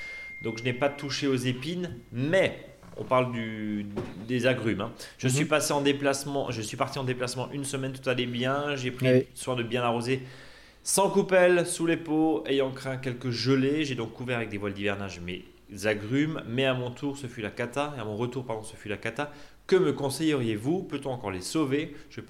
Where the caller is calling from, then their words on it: Toulouse, Occitanie, France; Mais je suis près de Toulouse, donc les températures vraiment clémentes.